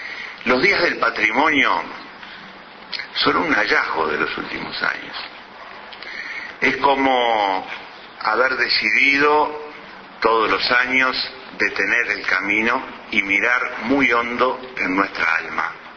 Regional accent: Uruguay; Y yo como uruguayo estoy contento

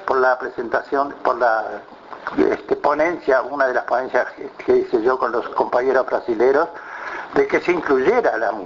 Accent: Uruguay; Es muy propio de mi pueblo uruguayo y me gusta compartirlo.

